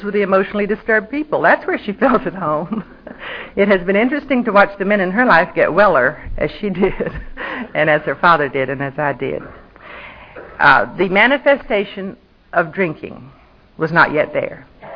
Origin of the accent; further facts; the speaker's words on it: Pensacola, Florida, United States; moved away as an adult; also born or lived in Jacksonville; now in Texas, United States; I grew up in Florida, in Jacksonville until I was 10, and then in Pensacola until I married. The first state I ever saw after Florida was Georgia, of course, because it was closest.